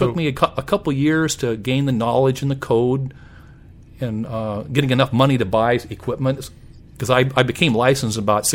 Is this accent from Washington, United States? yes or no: yes; Washington, United States; And I grew up on the West Coast in Washington State, and it was very easy to talk to Japan from the West Coast versus the East Coast.